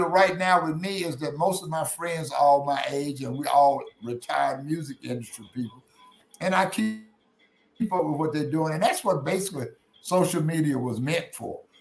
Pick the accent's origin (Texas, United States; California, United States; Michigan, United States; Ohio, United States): Texas, United States; Because I come from a rural part of the country. I come from East Texas and farm country.